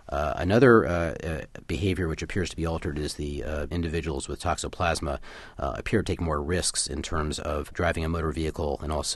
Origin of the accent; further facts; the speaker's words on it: New Jersey, United States; I'm from New Jersey. My wife is, so I hope my fellow New Jerseyans won't mind my poking fun at my own state.